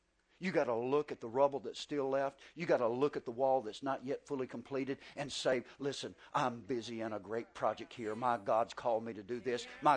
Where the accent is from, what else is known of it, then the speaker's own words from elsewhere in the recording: the South, United States; Just like you know I'm from the South. My speech gives me away. Doesn't matter how much I try to hide, it's just the way it is.